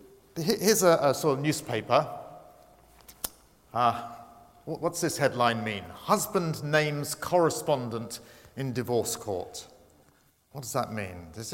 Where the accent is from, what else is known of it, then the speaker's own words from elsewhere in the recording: Brighton, South East England, United Kingdom; I come from Brighton, which is the correspondent capital of the UK.